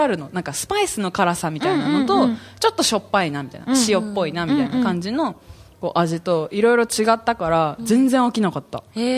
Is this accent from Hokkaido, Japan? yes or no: no; Kagoshima, Japan; いや、言うて私鹿児島の人間だからね。